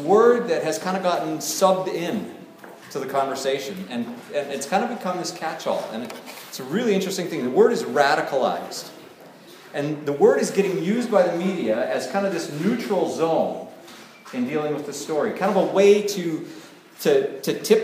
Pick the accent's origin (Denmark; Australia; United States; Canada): Canada; I personally, as a Canadian, I appreciate the sensitivity that drives this little tiptoeing act in our culture.